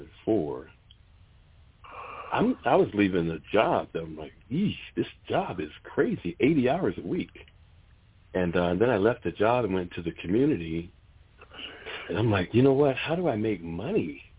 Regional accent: Boston, Massachusetts, United States; I'm from Boston.

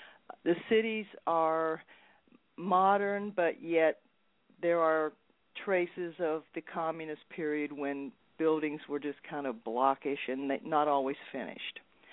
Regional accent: West Virginia, United States; just a lot of things reminded me of my hometown, which was in West Virginia.

